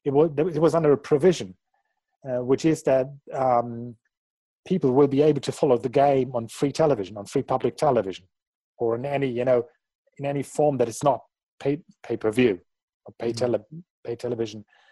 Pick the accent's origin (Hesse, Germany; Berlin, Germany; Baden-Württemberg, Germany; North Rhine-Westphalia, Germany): North Rhine-Westphalia, Germany; Dortmund; And, I'm from Dortmund.